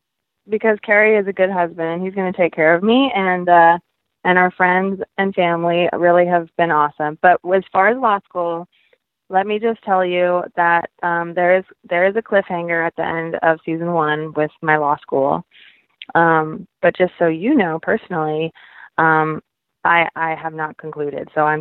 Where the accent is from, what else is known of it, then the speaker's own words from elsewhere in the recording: Littleton, Colorado, United States; Colorado, which is also where I was born and raised. I was born and raised in Littleton, Colorado, and they have like two great options that have part-time law school. Not to mention that my family's there.